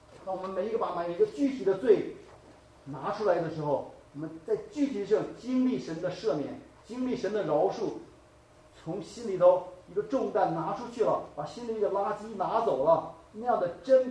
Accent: China; 我们中国人很喜欢讲小福

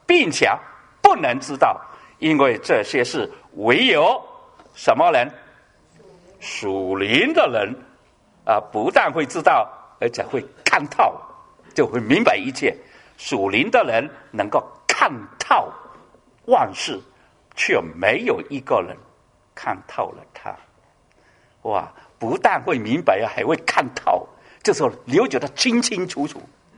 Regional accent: China; 我们中国人呢，如果看到那一个人做事情错了，或者做事情与大家有冲突的，我们就会讲什么话？

